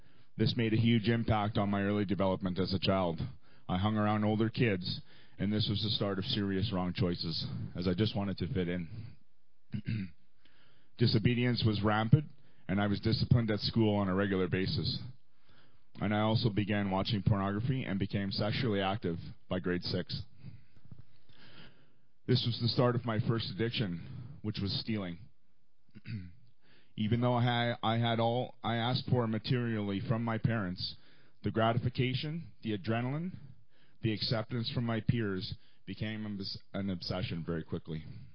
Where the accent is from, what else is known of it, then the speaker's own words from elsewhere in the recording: Edmonton, Alberta, Canada; I'm actually from Edmonton. I am 42 years old.